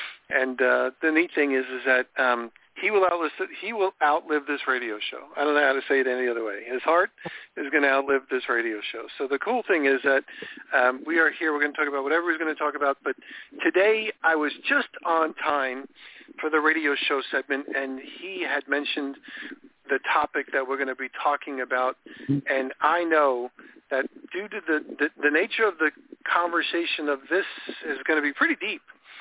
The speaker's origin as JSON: {"language": "English", "region": "New York", "country": "United States", "tie": "born or raised there", "also_born_or_lived": "Midwest", "said": "You know, I grew up in New York, and you would think I would have a deeper accent, but the reality was is I guess I traveled a lot inside the United States"}